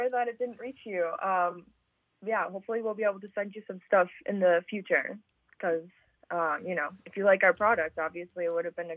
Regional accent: Green Bay, Wisconsin, United States; now in Madison, United States; No, actually, I am originally from the Green Bay area. I now am based out of Madison.

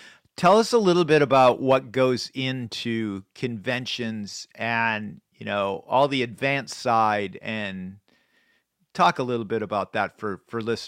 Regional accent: River Falls, Wisconsin, United States; I love the bridge over the St. Croix River because I grew up in River Falls.

